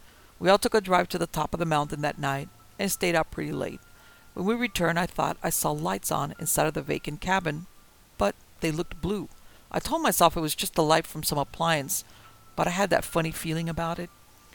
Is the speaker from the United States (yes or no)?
yes; the South, United States; Here's some background information about me. I was born and raised in the South.